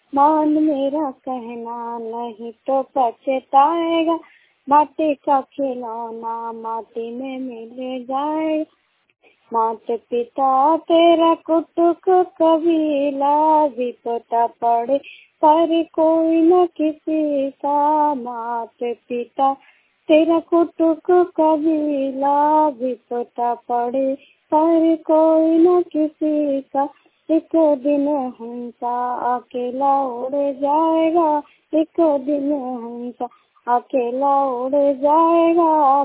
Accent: Banda, Uttar Pradesh, India; now in Delhi, India; मैं उत्तर प्रदेश डिस्ट्रिक्ट बांदा की रहने वाली हूँ। यूपी से 8 तक पढ़ाई की हूँ।

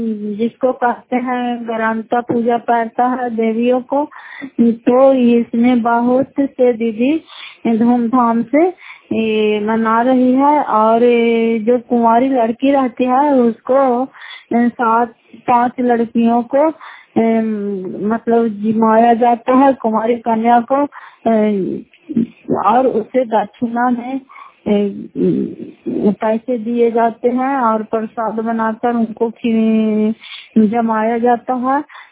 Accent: Fatehpur, Bihar, India; घर फतेहपुर, पंचायत मकरौता, जिला नालंदा, करातस ट्राइबल की निवासी हूँ।

